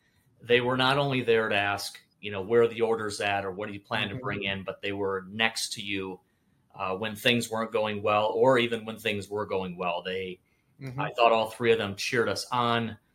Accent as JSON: {"language": "English", "town": "Waukesha", "region": "Wisconsin", "country": "United States", "tie": "born or raised there", "said": "I was born and raised in Waukesha, Wisconsin, so a medium-sized suburb west of Milwaukee, and then went to school, University of Wisconsin, Madison, studied business"}